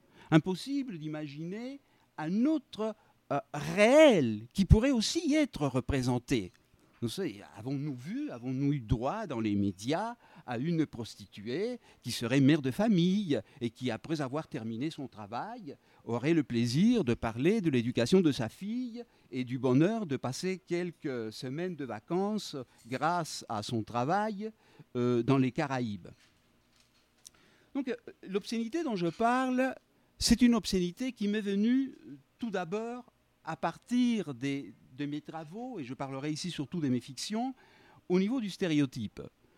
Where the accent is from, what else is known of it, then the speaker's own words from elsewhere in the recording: Buenos Aires, Argentina; Vous savez, lorsque vous venez chez nous, à Buenos Aires, je peux vous amener dans des coins